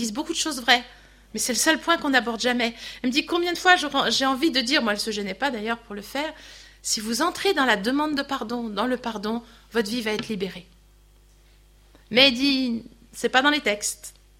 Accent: Normandy, France; quand j'étais petite, mon père, je suis normande, mon père fabriquait son cidre.

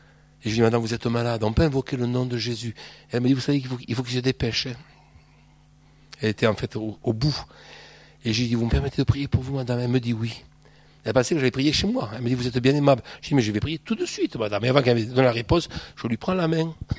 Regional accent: Nérac, Nouvelle-Aquitaine, France; born there; moi je suis né à Nérac. C'est pas la même région.

